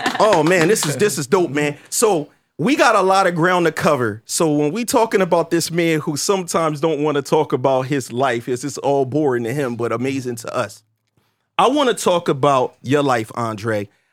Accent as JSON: {"language": "English", "town": "Camden", "region": "New Jersey", "country": "United States", "said": "because I'm from Camden, New Jersey. You know what I'm saying?"}